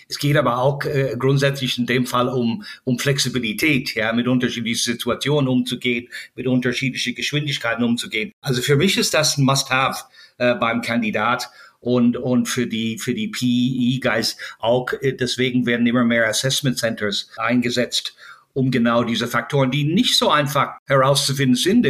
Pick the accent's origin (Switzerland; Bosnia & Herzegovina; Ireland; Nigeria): Ireland; Also ich bin ja in Irland aufgewachsen